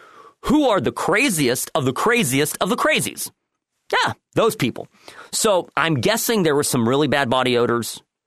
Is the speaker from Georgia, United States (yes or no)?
no; California, United States; I say, I'm from Orange County, and they look at me like I fell off the turnip truck.